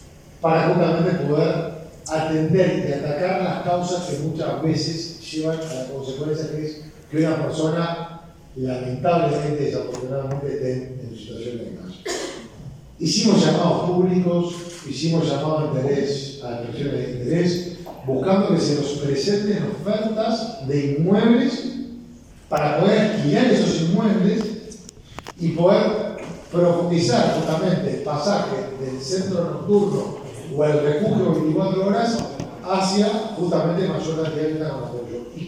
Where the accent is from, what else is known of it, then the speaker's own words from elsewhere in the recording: Uruguay; como uruguayo